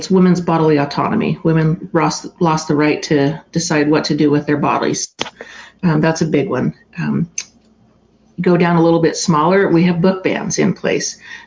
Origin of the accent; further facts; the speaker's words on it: Pocatello, Idaho, United States; now in Boise, United States; I'm a fourth generation Idahoan. I was born and raised over in Pocatello in eastern Idaho.